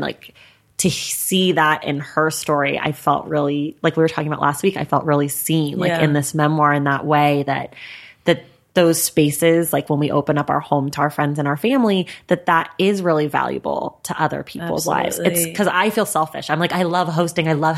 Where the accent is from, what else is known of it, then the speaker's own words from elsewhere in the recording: Oakland, California, United States; also born or lived in New York; now in Los Angeles, United States; I lived in New York and I'm from Oakland and I'm here